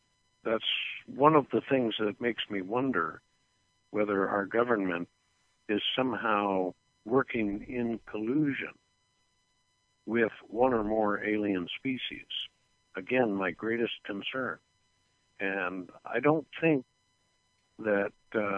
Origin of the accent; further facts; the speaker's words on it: Missouri, United States; born there; I was born in Missouri 68 years ago